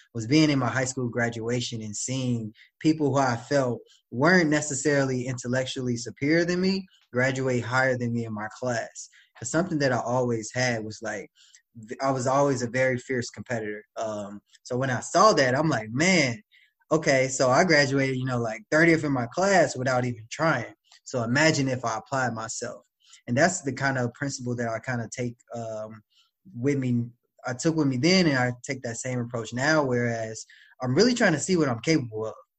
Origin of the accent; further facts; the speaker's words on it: Illinois, United States; also born or lived in Harvey, Illinois; So I grew up, well, I was born in Harvey, Illinois, spent most of my adolescence in the south suburbs of Chicago, low-income background.